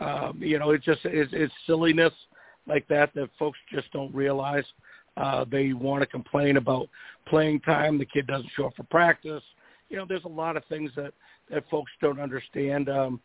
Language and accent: English; New England, United States; I grew up in New England, so I was able to see whoever came to Boston.